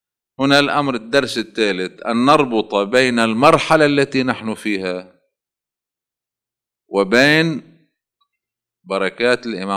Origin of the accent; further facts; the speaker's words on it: Yater, South Governorate, Lebanon; also born or lived in Najaf, Iraq; أنا معايش هالمرحلة، جيت من النجف سنة 67 وكنت في ياطر وصارت النكسة